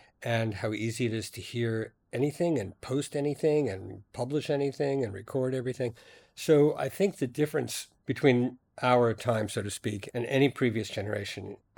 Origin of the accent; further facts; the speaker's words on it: United States; even though I am an American, I didn't ever identify profoundly with American folk music